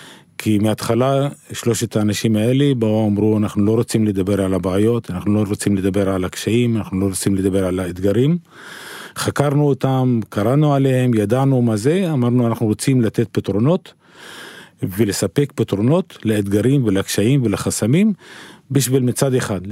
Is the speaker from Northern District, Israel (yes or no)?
yes; Northern District, Israel; אני מגיע מערבי בגליל, נשוי ואב ל4.